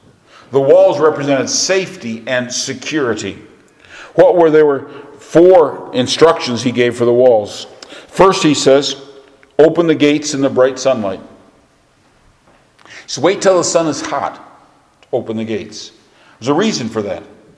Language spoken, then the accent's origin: English; Michigan, United States; Where I grew up in Michigan, there were fences all over the place.